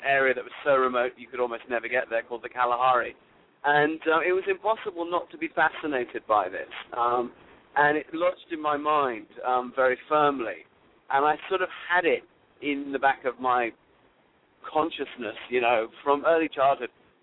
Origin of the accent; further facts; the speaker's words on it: London, United Kingdom; born there; I was born in London, but my mother was South African and my father's from Zimbabwe.